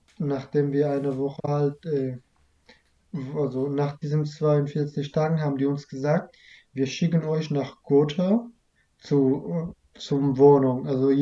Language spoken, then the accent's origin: German; Iraq; German is a second language; ich komme aus dem Irak